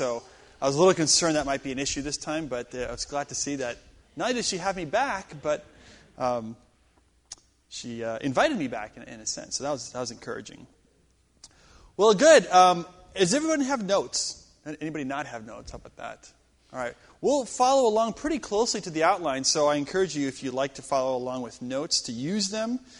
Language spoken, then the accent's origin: English; San Diego, California, United States; I'm from San Diego, and this weather feels just like San Diego.